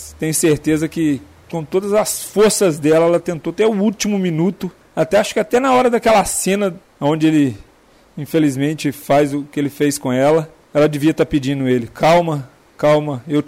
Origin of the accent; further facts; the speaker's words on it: Minas Gerais, Brazil; não sou daqui, sou de Minas.